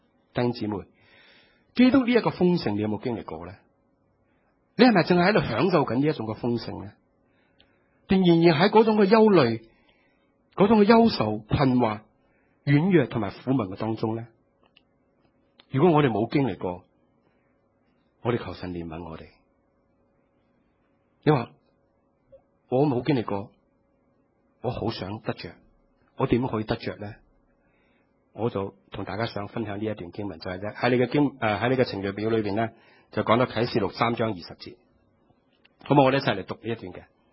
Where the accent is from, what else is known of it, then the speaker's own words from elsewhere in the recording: China; 我哋中国人开餐咧系好多餸嘅。